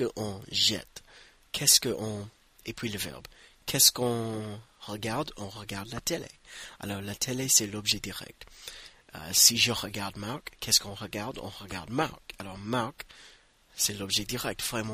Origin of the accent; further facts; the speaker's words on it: United States; je suis américain